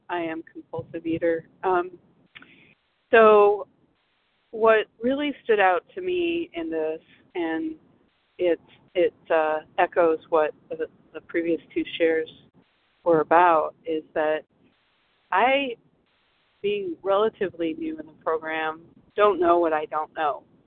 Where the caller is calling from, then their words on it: Arizona, United States; I'm calling from Arizona.